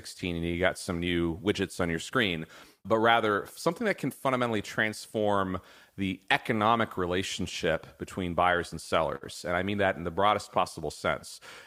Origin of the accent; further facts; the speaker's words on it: California, United States; so I'm from California, grew up in Silicon Valley, been programming computers since I was in single digit years